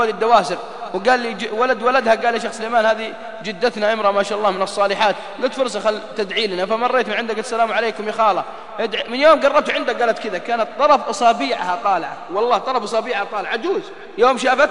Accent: Riyadh, Riyadh Province, Saudi Arabia; ولا عندنا في الرياض وسوق العليا

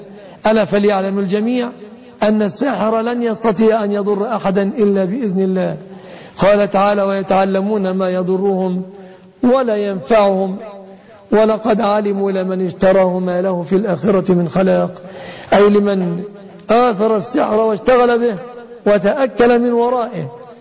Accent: Egypt; بلادنا مصر

